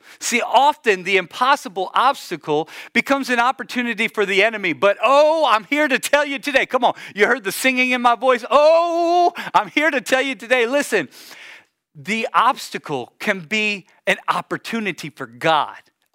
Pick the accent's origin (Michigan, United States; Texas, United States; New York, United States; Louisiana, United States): Louisiana, United States; And y'all know I'm a Cajun from Louisiana.